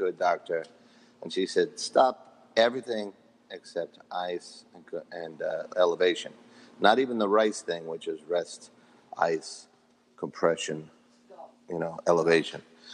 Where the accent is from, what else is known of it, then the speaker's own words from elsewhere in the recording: Bronx, New York, United States; moved away as an adult; I was 33 when I moved, so the Bronx was solidly in my bones and blood, and always will be.